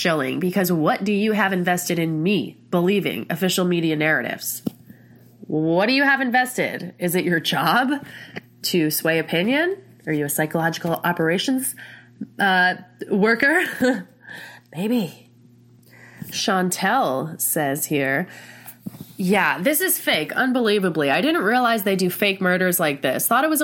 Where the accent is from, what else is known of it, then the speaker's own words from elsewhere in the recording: Denver, Colorado, United States; I live in Colorado, grew up right by DIA.